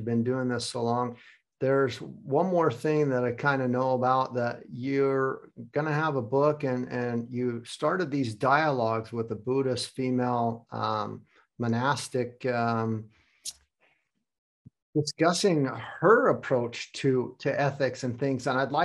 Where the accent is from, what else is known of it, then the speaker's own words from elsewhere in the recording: United States; now in Germany; I'm originally from America. I live in Germany. My mother's German. I have family all over the world. I kind of am this global citizen from birth on, and always have been.